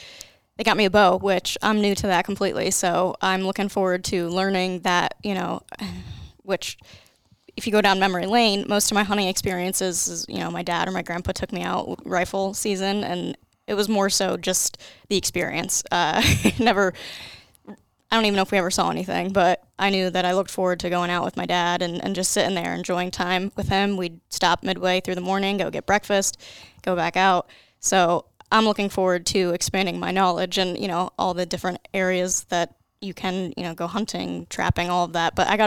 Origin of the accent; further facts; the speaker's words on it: United States; So I grew up in Wayne County, and I think growing up in that area is kind of what started my passion for the outdoors.